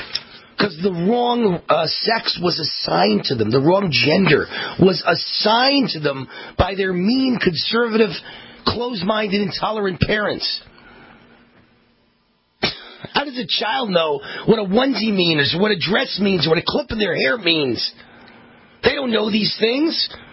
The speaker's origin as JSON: {"language": "English", "country": "United States", "said": "I'm American made and proud of it."}